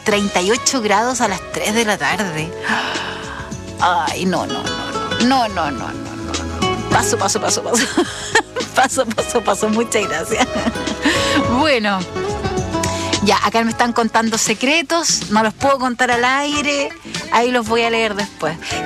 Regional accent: Chile; Yo creo que nosotros siendo chilenos deberíamos por lo menos una vez en la vida pegarse ese pique.

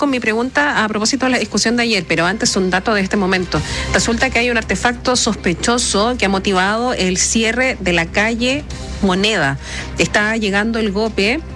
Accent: Chile; porque entendemos que somos todos chilenos de la misma calidad

